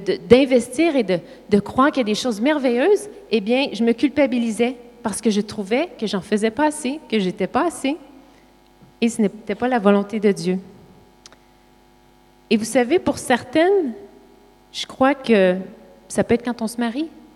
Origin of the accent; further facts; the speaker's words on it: Quebec, Canada; accent: Quebec French; parce que moi, j'ai un accent québécois, et elle a un accent suisse.